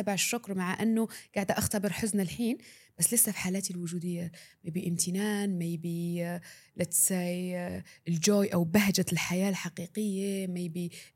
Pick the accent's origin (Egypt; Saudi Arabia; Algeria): Algeria; من الجزائر، مدربة في الوعي